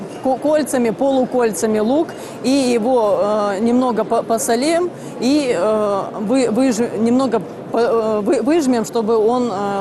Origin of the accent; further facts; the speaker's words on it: Požarevac, Southern and Eastern Serbia, Serbia; Russian is a second language; я приехал из Сербии, город Požarevac